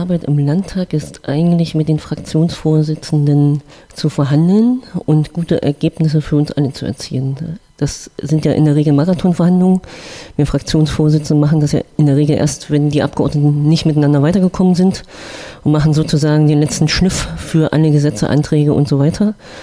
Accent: Mecklenburg-Vorpommern, Germany; Also ich habe jetzt 38 Jahre in Thüringen gelebt. Ich komme ja eigentlich aus Mecklenburg-Vorpommern und bin hier natürlich auch zu Hause.

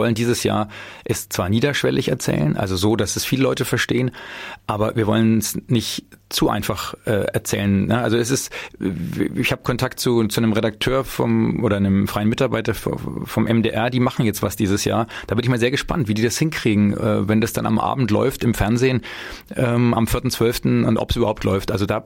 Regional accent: Nuremberg, Bavaria, Germany; moved away as an adult; in den 70er, 80er Jahren in Nürnberg sagen, wo ich herkomme. Deswegen bin ich da mit 18 noch weggegangen

